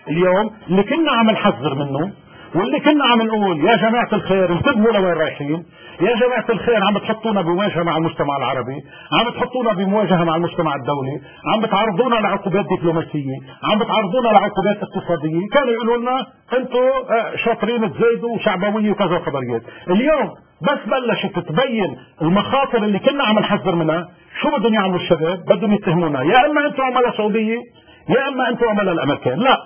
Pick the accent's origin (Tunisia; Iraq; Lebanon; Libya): Lebanon; لأنه أنا كلبناني بمكان ما